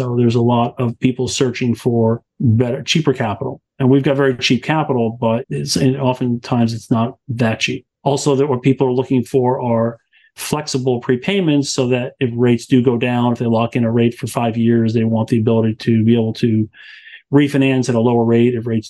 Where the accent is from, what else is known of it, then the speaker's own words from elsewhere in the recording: New York, United States; I'm originally from New York.